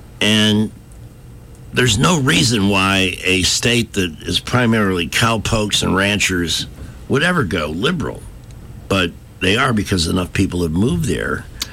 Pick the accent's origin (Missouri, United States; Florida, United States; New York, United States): New York, United States; because we're from New York, and we know more than you